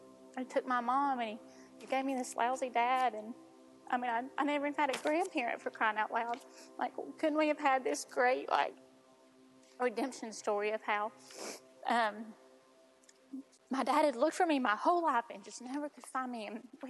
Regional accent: North Carolina, United States; also born or lived in California; I was born in California, and when I was about 3 years old, my mom and dad got divorced, and my mom moved her and I from California across the United States all the way to North Carolina.

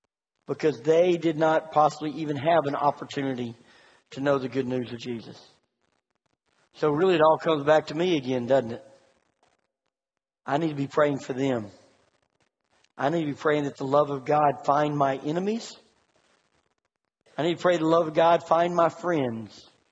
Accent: United States; I'm an American patriot, okay? I love our country.

